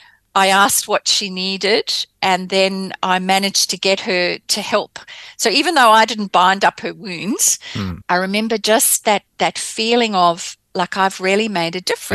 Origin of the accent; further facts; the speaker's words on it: South Africa; I did some of my growing up in South Africa.